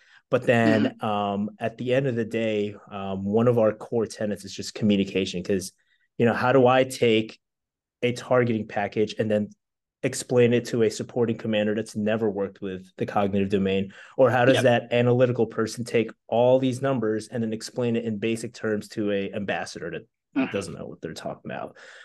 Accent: Bronx, New York, United States; sometimes, like, you know, if I get excited or emotional, you might either see my Bronx personality or maybe I'm a character from Jersey Shore.

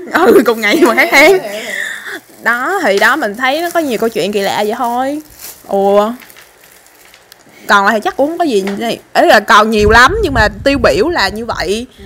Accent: Ho Chi Minh City, Vietnam; born there; Thế là đi xuống thành phố, mà đi xuống thành phố cái ba mẹ mình định là sinh ở Hùng Vương, tại bên Từ Vũ quá đông

